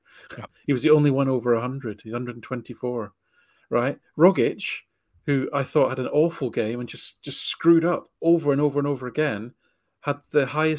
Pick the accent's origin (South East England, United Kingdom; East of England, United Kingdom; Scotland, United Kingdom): Scotland, United Kingdom; Falkirk; So my hometown team, Falkirk, who are horrible this season, are even above them.